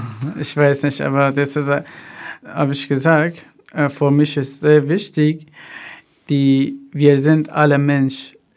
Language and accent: German; Afghanistan; German is a second language; now in Germany; ich komme aus Afghanistan, warum bin ich hier? Deswegen, bei uns ist wirklich, es ist Krieg, immer Probleme. Ich oder meine Familie versucht, nach Deutschland gekommen.